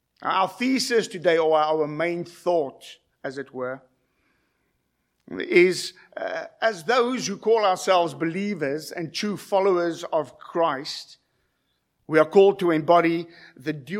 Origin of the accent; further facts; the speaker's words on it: South Africa; And growing up in South Africa, in a South African school, the first 2 hours of every Wednesday was marching in peloton for 2 hours straight.